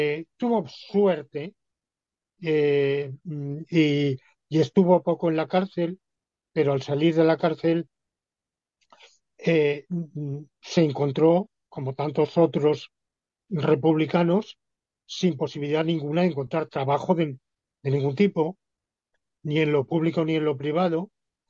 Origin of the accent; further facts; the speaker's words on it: Alicante, Valencian Community, Spain; born there; Yo nací en Alicante.